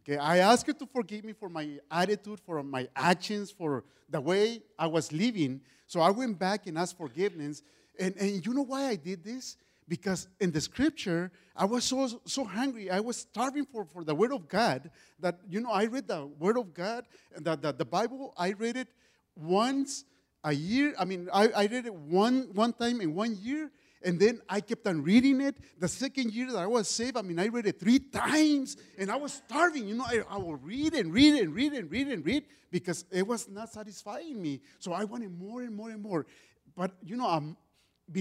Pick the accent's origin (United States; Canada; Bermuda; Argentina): United States; born there; Now I am an American citizen, right? Because I'm a newborn and I was born in the States, right?